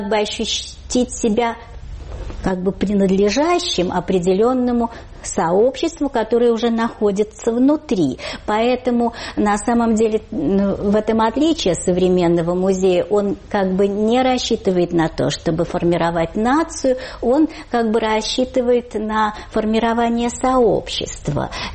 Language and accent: Russian; Moscow, Russia; не только мы москвичи